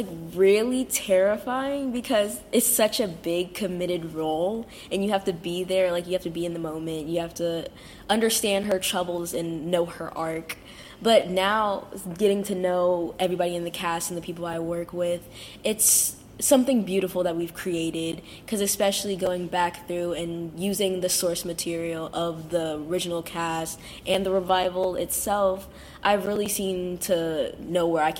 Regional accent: Cincinnati, Ohio, United States; born and raised in Cincinnati, and I'm only 14 years old.

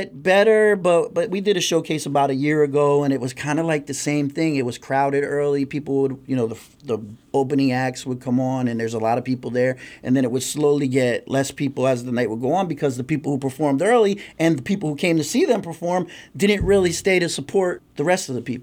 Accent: Bethlehem, Pennsylvania, United States; Yep. I grew up in Bethlehem. I mean, my mom moved around from Allentown to Bethlehem, but I grew up in Bethlehem mostly.

